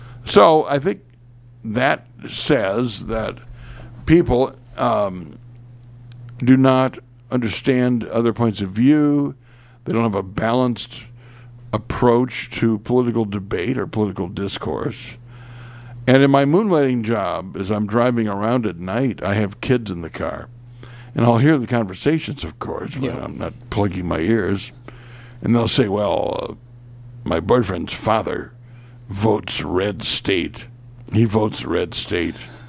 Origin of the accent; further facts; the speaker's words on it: Lafayette, Indiana, United States; But he's from my hometown of Lafayette. He spent $1.5 million or something on this new performing arts center at my high school.